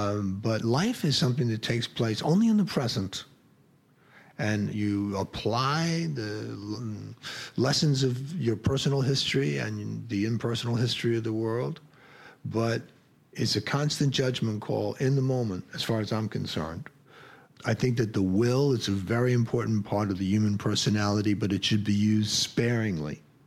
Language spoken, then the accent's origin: English; Ireland; He's from Ireland, and I'm Irish, and there's, you know, we have a different way of dealing with each other.